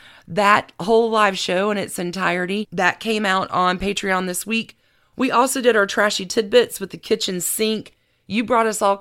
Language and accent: English; Alabama, United States; It's my home state.